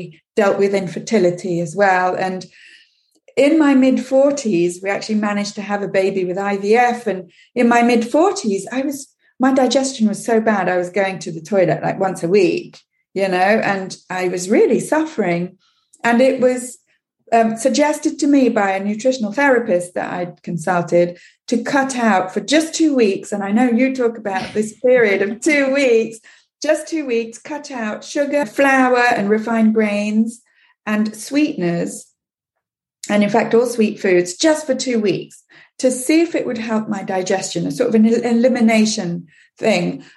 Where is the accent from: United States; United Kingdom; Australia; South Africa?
United Kingdom; England; I grew up in England